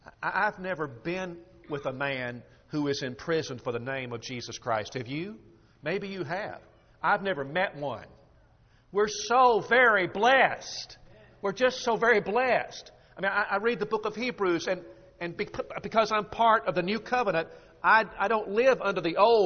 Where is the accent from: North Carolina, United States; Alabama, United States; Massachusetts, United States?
Alabama, United States; Huntsville; I made reference to the fact that I'm from Huntsville, Alabama. Now, Huntsville, Alabama is at the top of Alabama, just beneath the Tennessee line